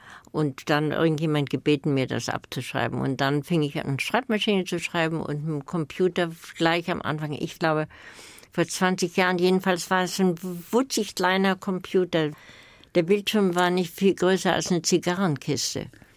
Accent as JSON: {"language": "German", "region": "Silesian Voivodeship", "country": "Poland", "tie": "born or raised there", "said": "Heimat hat was mit Kindheit und Jugend zu tun. Also, das habe ich gesagt in Bezug auf Schlesien, also auf meine Heimat. Ich teile mir meine Heimat mit den Polen."}